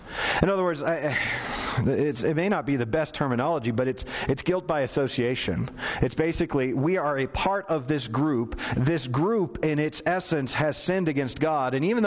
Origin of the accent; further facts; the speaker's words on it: United States; because I'm an American citizen.